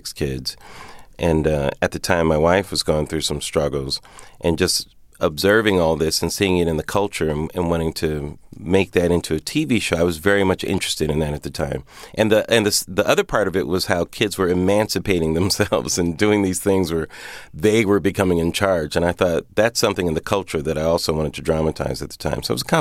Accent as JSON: {"language": "English", "town": "Pomona", "region": "California", "country": "United States", "tie": "born or raised there"}